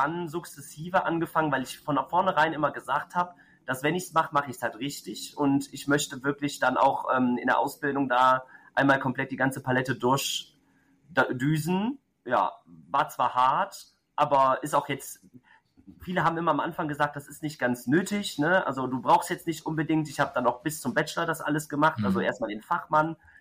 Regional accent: Kall, North Rhine-Westphalia, Germany; Ich bin aus der Eifel, aus Mechernich und also mein Büro ist in Mechernich. Gebürtig komme ich aus Kall und auch ansässig jetzt da, genau.

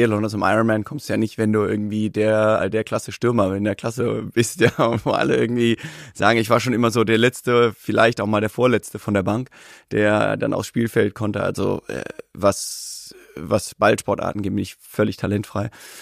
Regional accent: Cape Town, Western Cape, South Africa; ich bin damals in Kapstadt aufgewachsen und da ist ja diese Outdoor-Sportkultur

